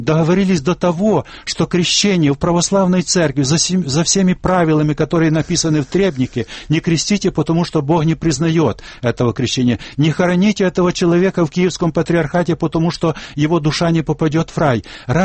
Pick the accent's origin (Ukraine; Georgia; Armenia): Ukraine; first language Ukrainian; Russian is a second language; Я извиняюсь, что я немножко с украинизмом говорю, потому что это мой родной язык, и я им обычно пользуюсь. Но я не забыл еще русский.